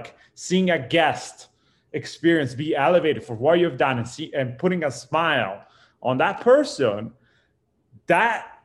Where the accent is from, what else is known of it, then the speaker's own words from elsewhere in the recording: Italy; moved away as an adult; now in Los Angeles, United States; here in LA, actually, I moved originally from Italy. I moved here like about like 13 years ago.